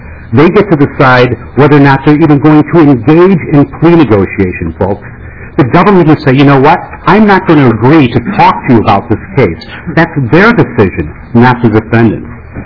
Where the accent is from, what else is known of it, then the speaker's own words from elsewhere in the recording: Chicago, Illinois, United States; now in Minnesota, United States; I came from Chicago, so to hear that on the radio was pretty compelling information.